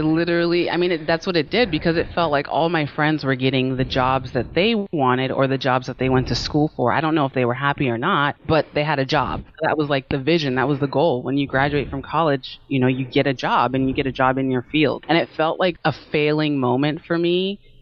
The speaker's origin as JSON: {"language": "English", "region": "Maryland", "country": "United States", "also_born_or_lived": "California", "said": "I was born in California and I moved back and forth from the East Coast to the West Coast. So I just kind of say that I'm from Maryland because it's just a lot easier than to tell the story of like childhood moving back and forth."}